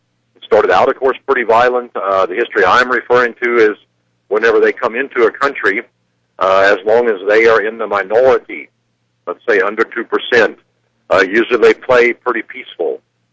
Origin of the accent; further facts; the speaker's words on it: Missouri, United States; No. I live, of course, in Florida there, okay. But I'm originally from Missouri.